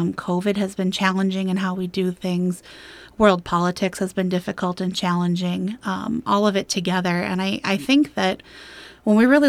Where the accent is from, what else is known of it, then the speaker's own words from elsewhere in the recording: Malacca, Malaysia; I'm originally from Malacca, and Malacca does this every year.